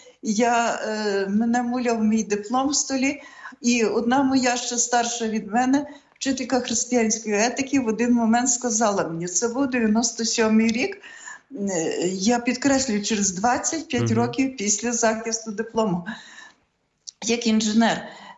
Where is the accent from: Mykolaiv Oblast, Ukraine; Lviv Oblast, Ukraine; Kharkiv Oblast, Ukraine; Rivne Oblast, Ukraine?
Lviv Oblast, Ukraine; Stoianiv; Народилася в селі Стоянові Радехівського району.